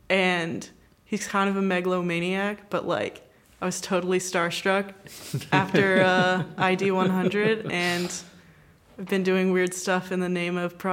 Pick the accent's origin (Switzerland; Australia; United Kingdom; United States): United States; Texas; now in Savannah, United States; Well, I grew up in Texas. I live in Savannah pretty much full time now.